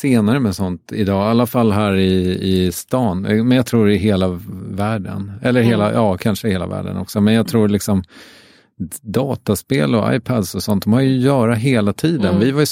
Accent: Strängnäs, Södermanland, Sweden; moved away as an adult; also born or lived in Malmö; now in Stockholm, Sweden; så är ju jag kommer från Strängnäs. Jag flyttade därifrån när jag var 19, trodde att jag skulle bli skådis.

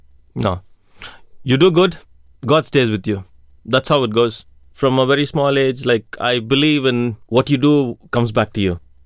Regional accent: India; I'm from India. I'm an engineer. I worked in the airport for about 15 years. I came to Israel to work as a metapel.

